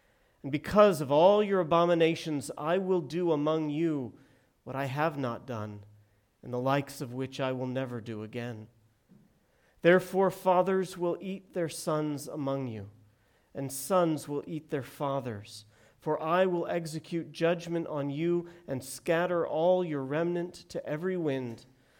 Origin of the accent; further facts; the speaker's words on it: San Diego, California, United States; Now, growing up in San Diego, we had an additional season you might not be aware of, or you may.